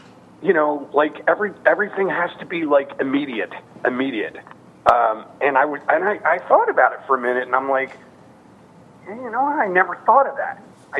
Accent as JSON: {"language": "English", "country": "United States", "said": "Obviously, I'm American. I live here. I think America is an incredible country, you know."}